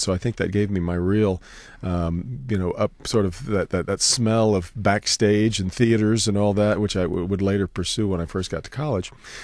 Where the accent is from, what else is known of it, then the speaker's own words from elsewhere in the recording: Fort Riley, Kansas, United States; born there; also born or lived in Nebraska / Indiana; So born at Fort Riley, Kansas, and then we moved to Nebraska, then we moved back to Kansas, and my brother was born. And then we moved to Indiana